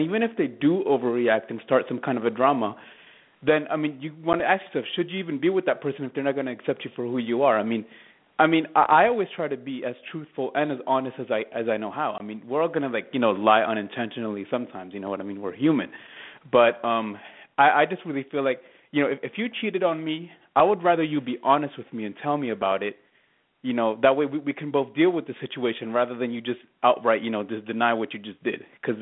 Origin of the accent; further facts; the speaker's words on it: Ecuador; now in United States; No, I was born in Ecuador, but I'm an American, coño.